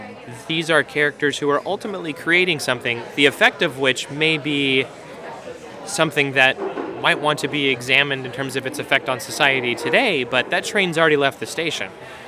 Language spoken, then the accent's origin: English; Dallas, Texas, United States; make a Texas that I knew, make a Dallas that I grew up with, has been nice to bring to the screen for sure.